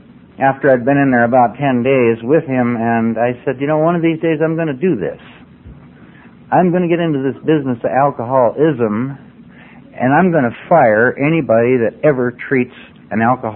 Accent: Whitefish, Montana, United States; I wanted to come back to my hometown of Whitefish and just grow up and be somebody.

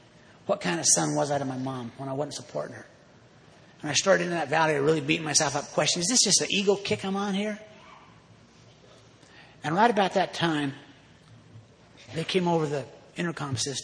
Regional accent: Orem, Utah, United States; I said, well, I grew up in Orem, Utah.

